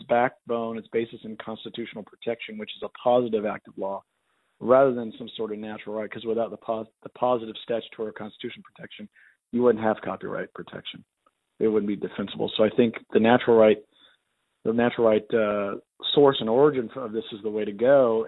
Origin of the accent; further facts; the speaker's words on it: Houston, Texas, United States; now in Austin, United States; I'm in Austin, Texas. I grew up in Houston.